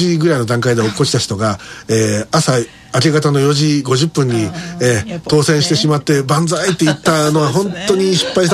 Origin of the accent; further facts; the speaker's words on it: Osaka, Japan